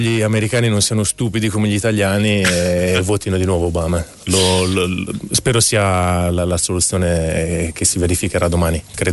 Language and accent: Italian; Trento, Trentino-Alto Adige, Italy; Di Villazzano. Cioè sono nato a Trento, all'ospedale San Camillo per la precisione.